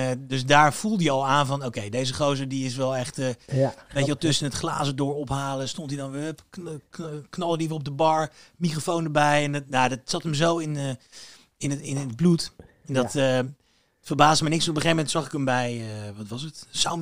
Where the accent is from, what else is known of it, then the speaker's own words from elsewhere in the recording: Leidschendam, South Holland, Netherlands; Ik kom uit Leidschendam oorspronkelijk.